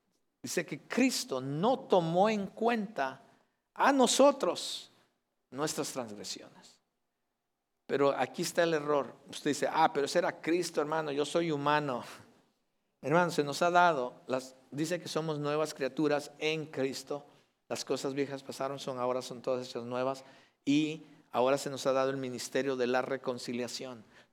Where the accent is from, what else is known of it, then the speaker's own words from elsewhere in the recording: Mexico; Entonces decía mi mamá, ven a traer una leche y unos panes, unos virotes decimos en México, panes.